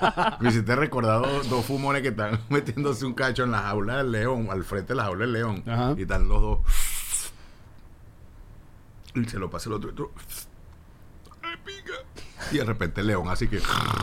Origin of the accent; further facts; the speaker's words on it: Caracas, Capital District, Venezuela; born there; que obviamente yo nací en Caracas, creo en Caracas, hablo de tú.